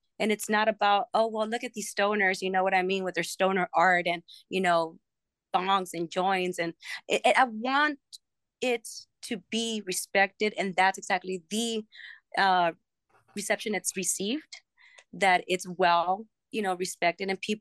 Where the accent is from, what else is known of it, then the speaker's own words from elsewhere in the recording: Los Angeles, California, United States; we did as teenagers, you know, growing up in Los Angeles and listening to like … because I went to the same high school as